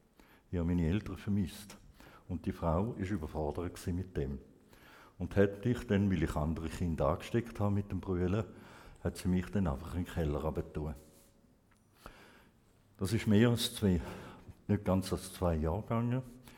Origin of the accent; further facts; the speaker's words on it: Vienna, Austria; born there; Ich bin ursprünglich in Wien geboren. Meine Eltern sind beide Österreicher, der Vater mit ungarischen Wurzeln.